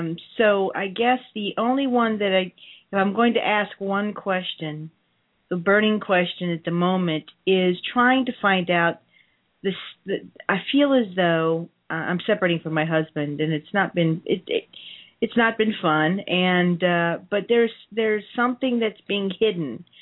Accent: Louisiana, United States; Louisiana.

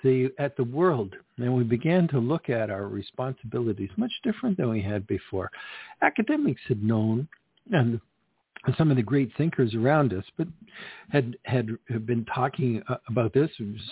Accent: Canada; She was and is a large part of my life as a Canadian who with roots from Scotland back in the 18th century landed here, like a lot of people still to this day coming to these shores for a better life.

